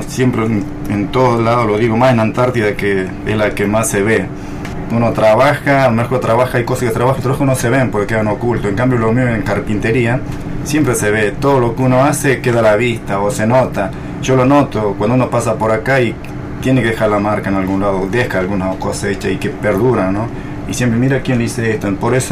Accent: Cambuco, Salta, Argentina; born there; Nací en la provincia de Salta, ya cerca del límite de la frontera, le dicen las rayas

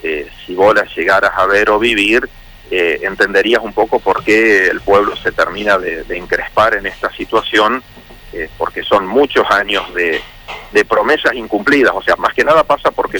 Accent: Viale, Entre Ríos, Argentina; born there; also born or lived in Santa Fe; Yo nací en Viale. Yo soy entrerriano, tengo parte de mi familia en Viale, algo de mi familia en Paraná.

